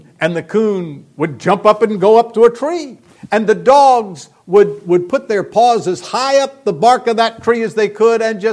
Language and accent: English; Pensacola, Florida, United States; As you know, I was born and reared in Pensacola, Florida.